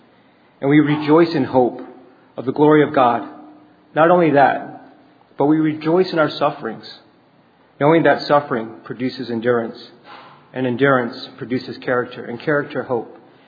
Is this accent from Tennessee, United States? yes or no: no; New Orleans, Louisiana, United States; See, I was born and raised in New Orleans.